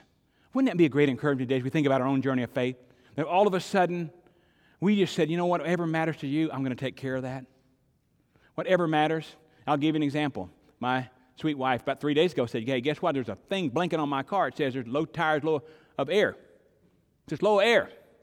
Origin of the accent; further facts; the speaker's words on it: Arkansas, United States; I'm not saying any of them, by the way. I'm from Arkansas.